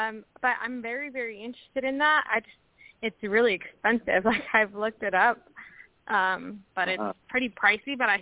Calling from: Washington, United States; Hi, guys. I'm calling from Washington State.

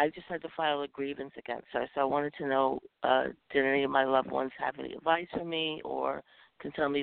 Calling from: Chesapeake, Virginia, United States; I'm from Virginia.

